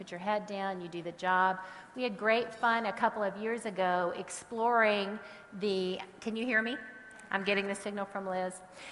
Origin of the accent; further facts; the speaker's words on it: Mississippi, United States; I'm from Mississippi, so I have to visit with everybody for a minute before we get to the meat of things.